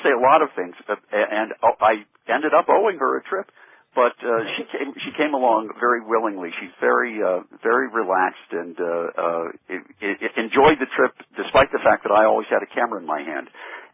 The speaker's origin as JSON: {"language": "English", "town": "Pittsburgh", "region": "Pennsylvania", "country": "United States", "tie": "born or raised there", "moved": "yes", "lives_now": "New York, United States", "said": "Right. I grew up in Pittsburgh, and I came to New York about 40 years ago or so."}